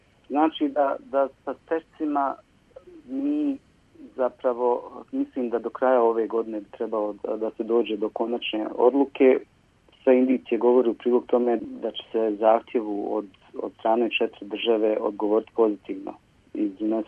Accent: Bosnia & Herzegovina; kao Bosanac i Hercegovac

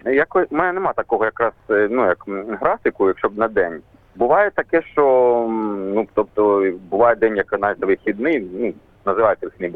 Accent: Pavlohrad, Dnipropetrovsk Oblast, Ukraine; born there; Я народився в Павлограді, Дніпропетровської області, досить такому невеличкому місті, Шахтарському.

